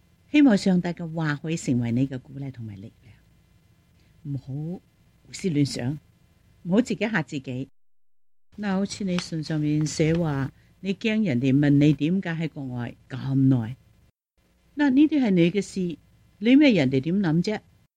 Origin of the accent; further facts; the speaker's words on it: China; 这句说话我想我们中国人都非常明白。我们中国人说，只要功夫深，铁柱都可以磨成针。